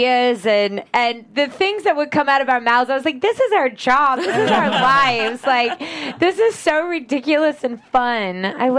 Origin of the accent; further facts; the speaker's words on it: the South, United States; I still don't like bullies, and I'm from the South.